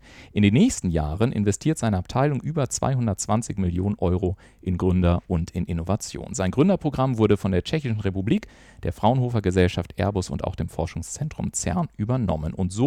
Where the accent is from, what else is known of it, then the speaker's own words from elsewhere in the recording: Bavaria, Germany; born there; Ich bin ja gebürtiger Oberbayer, auch wenn man es mittlerweile nicht mehr hört.